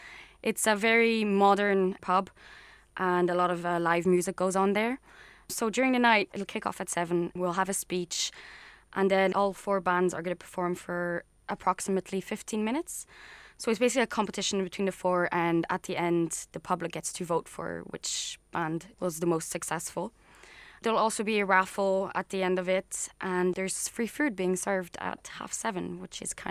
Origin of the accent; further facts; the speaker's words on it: Switzerland; now in Glasgow, United Kingdom; I'm from Switzerland. And I am currently studying in Glasgow Caledonian University in second year of Media and Communications.